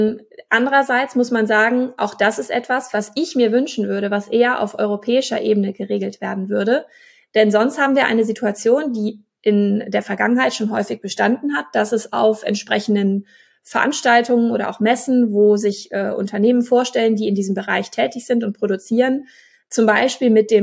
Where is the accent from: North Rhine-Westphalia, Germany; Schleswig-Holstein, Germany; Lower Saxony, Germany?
Schleswig-Holstein, Germany; Ich komme aus Schleswig-Holstein.